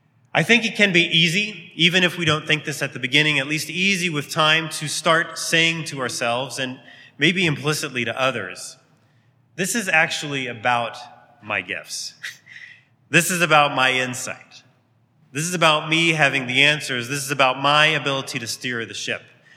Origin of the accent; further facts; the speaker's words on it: Texas, United States; the church I grew up in just outside Dallas in Texas